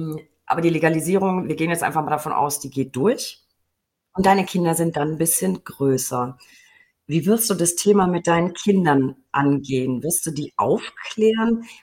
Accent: Würzburg, Bavaria, Germany; Toller Film, spielt in meiner Heimat Würzburg

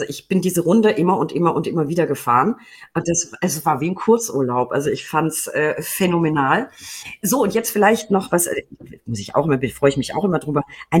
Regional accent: Würzburg, Bavaria, Germany; Toller Film, spielt in meiner Heimat Würzburg

